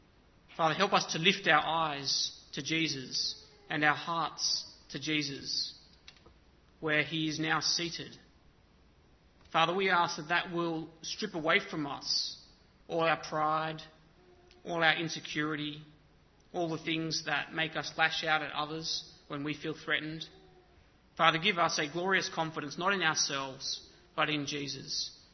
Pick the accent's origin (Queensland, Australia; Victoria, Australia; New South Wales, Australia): New South Wales, Australia; Carlingford; I grew up in Carlingford, not that far away from here, and when I was a kid, I thought it was the centre of Sydney, if not the world.